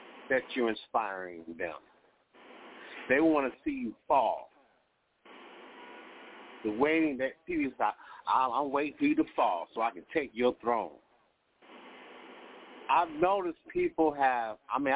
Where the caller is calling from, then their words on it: Chicago, Illinois, United States; From Chicago, Indian country.